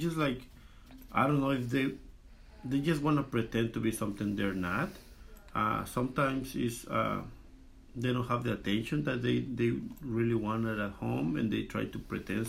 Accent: Mexico; I am from Mexico.

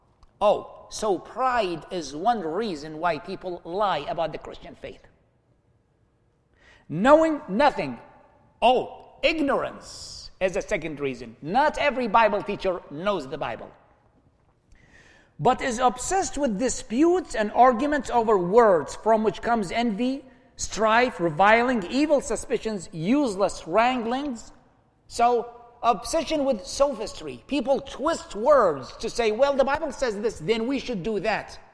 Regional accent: Iraq; I was born and raised in Iraq.

